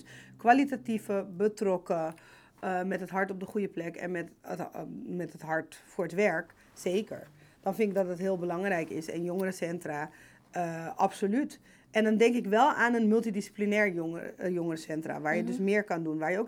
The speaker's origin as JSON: {"language": "Dutch", "town": "Amsterdam", "region": "North Holland", "country": "Netherlands", "tie": "born or raised there", "said": "ik ben natuurlijk opgegroeid in de Bijlmer, vertelde ik toen. En ik weet inderdaad als kind, ik woonde in Kouwenoord, dat is dan een galerijflat."}